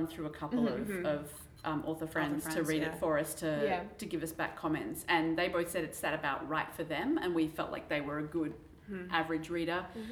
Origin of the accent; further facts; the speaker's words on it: Australia; I'm Aussie with an Irish mother.